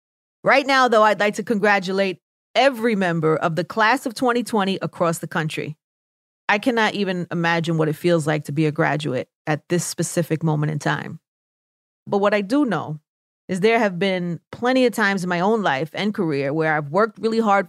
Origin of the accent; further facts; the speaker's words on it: New York, United States; accent: New York; they told me that my New York accent was too strong and that would never work on air